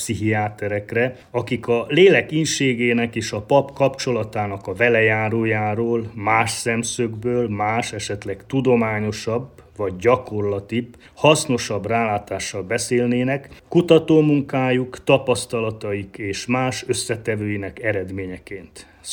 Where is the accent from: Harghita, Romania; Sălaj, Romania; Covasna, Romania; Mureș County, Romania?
Mureș County, Romania; Csókfalva; ahol felnőttem és ahol elindultam papi pályán felé